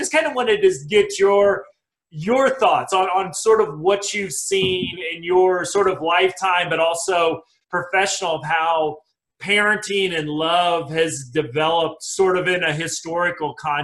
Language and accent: English; Midwest, United States; I'm just happy we don't have all the mosquitoes that I grew up with in the Midwest.